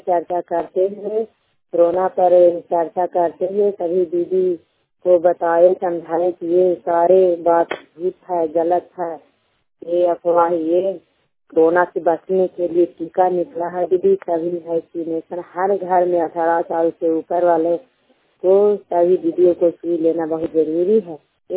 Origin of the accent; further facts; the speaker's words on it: Nalanda, Bihar, India; और गंगासराय प्रखंड और जिला नालंदा के रहने वाली हूँ।